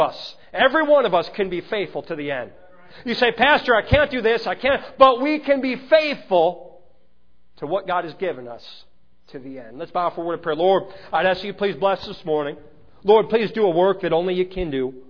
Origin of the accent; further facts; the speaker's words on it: Chicago, Illinois, United States; I grew up in Chicago, and the way I learned sign language there, I was in driver's ed on the highways of Chicago.